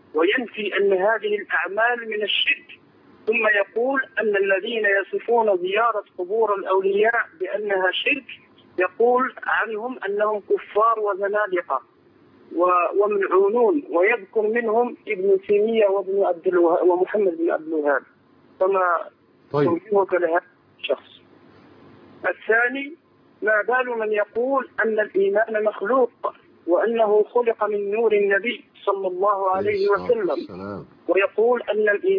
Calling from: Algeria; أود من الجزائر أن أبعث بنصيحة

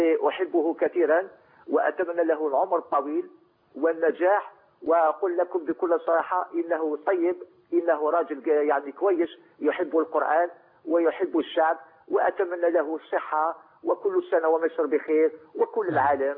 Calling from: Algiers, Algiers Province, Algeria; أنا مواطن من الجزائر من رئيس حميدون

